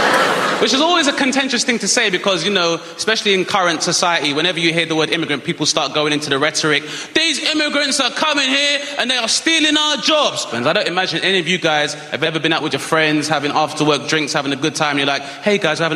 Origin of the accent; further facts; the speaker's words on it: London, United Kingdom; I'm 6 foot, I'm black, I'm from South East London.